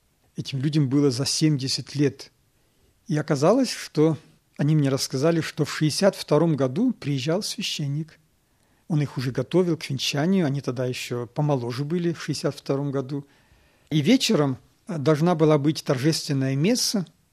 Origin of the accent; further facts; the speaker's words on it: Karaganda, Karaganda Region, Kazakhstan; Я сам родом из Караганды, в Казахстане.